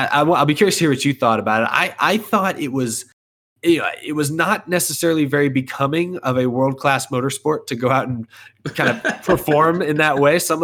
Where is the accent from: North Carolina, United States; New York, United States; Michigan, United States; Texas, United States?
Texas, United States; this might be sacrilegious as someone who's born and raised in Texas